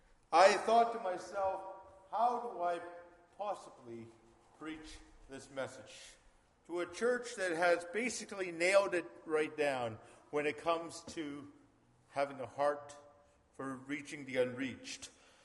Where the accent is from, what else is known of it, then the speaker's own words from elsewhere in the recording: Calgary, Alberta, Canada; moved away; Yes, I came from Calgary. I was born and raised in Calgary. I moved to Toronto, where I graduated from Tyndale Seminary in 2003.